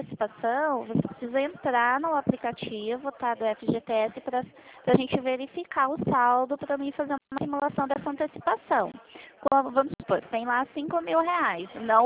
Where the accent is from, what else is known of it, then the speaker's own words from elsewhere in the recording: Rondônia, Brazil; Não, eu sou de Rondônia, mas moro no interior de São Paulo.